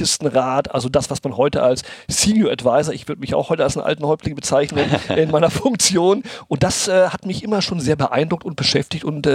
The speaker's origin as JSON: {"language": "German", "country": "Brazil", "tie": "born or raised there", "said": "ins Spielzimmer nach Brasilien, wo ich aufgewachsen bin"}